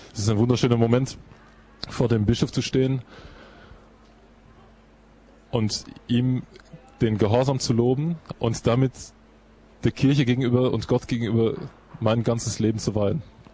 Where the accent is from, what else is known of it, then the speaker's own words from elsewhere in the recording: Aachen, North Rhine-Westphalia, Germany; Ich komme aus Aachen, da gibt es in der Nähe ein Benediktinerkloster